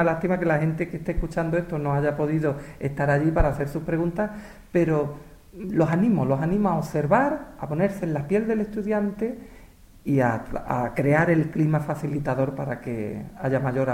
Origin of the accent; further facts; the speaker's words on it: Seville, Andalusia, Spain; Soy sevillano y me encanta cantar.